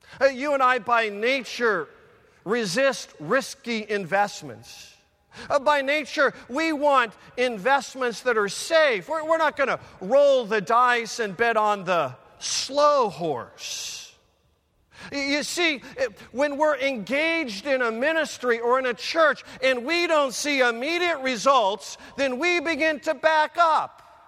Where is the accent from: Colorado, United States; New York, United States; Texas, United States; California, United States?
Colorado, United States; Denver; Now, I'm from Denver, Colorado, and I would leap at the opportunity to buy some mile-high turf.